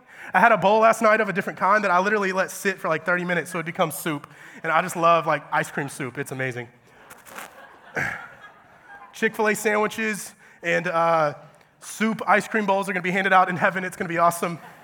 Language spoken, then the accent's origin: English; Georgia, United States; I'm from Georgia, okay? So this isn't a thing there.